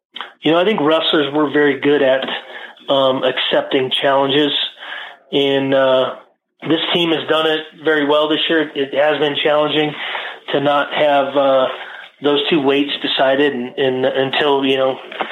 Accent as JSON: {"language": "English", "town": "Great Falls", "region": "Montana", "country": "United States", "tie": "born or raised there", "said": "growing up in Great Falls, Montana, when, you know, we had a big dual meet, a huge dual meet, we might have 300 people in the stands, right?"}